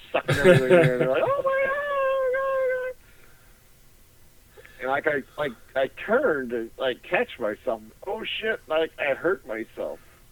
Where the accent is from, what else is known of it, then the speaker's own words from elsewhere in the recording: Indiana, United States; We're from Indiana.